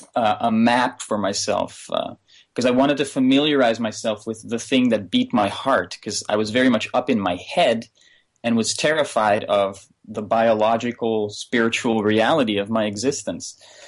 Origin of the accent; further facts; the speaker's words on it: Netherlands; I'm from the Netherlands, by the way. So I was living back in Amsterdam in an anti-squat